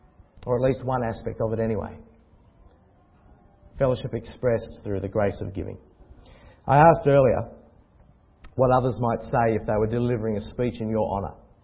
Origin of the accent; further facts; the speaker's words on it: New South Wales, Australia; Now, I know about this relationship because I grew up in Wayland. I attended St James Wayland.